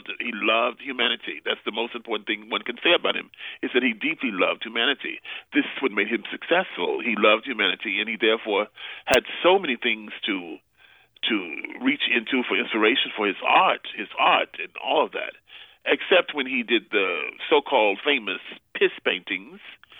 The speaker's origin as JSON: {"language": "English", "region": "the South", "country": "United States", "tie": "born or raised there", "said": "Wonderful, very important to a young man growing up in the South."}